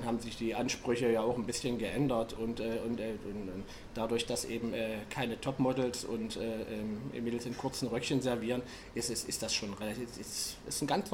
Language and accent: German; Germany; moved away; Ich bin Koch und bin damals aus der DDR geflüchtet und bin zufällig hier gelandet.